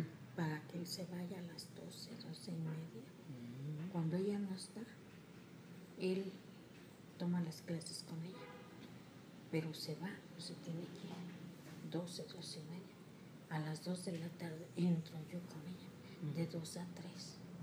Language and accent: Spanish; Zamora, Michoacán, Mexico; Y la otra vive allá en Zamora, en mi tierra.